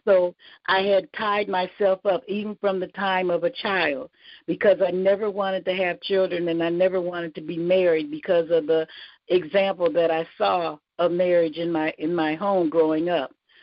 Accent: Minnesota, United States; and then I'm from Minnesota, so it gets very cold there.

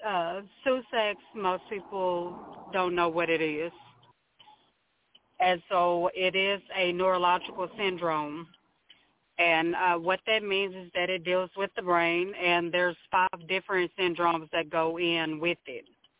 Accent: Palestine, Texas, United States; Well, I'm from Palestine, Texas, and right now I am doing just sideline jobs.

